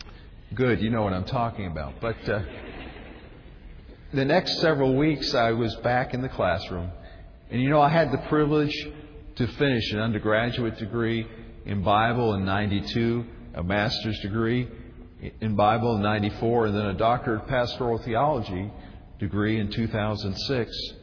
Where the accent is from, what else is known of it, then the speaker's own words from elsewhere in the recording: Maine, United States; moved away as an adult; now in Greenville, United States; we relocated from my home state of Maine to Greenville, South Carolina. Rick didn't tell you, but to be born in Maine is to be known as a maniac.